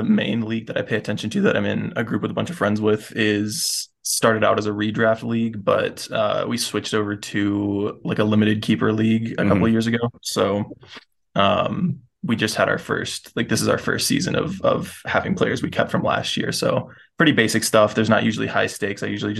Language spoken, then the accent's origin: English; Florida, United States; I grew up in Florida, so closest team was the Rays. I'm a Rays fan.